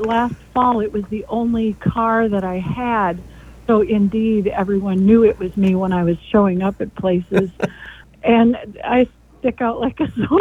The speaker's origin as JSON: {"language": "English", "region": "Minnesota", "country": "United States", "lives_now": "Finland, United States", "said": "I'm a transplant from the Twin Cities. I moved up to Finland, Minnesota, 3 years ago"}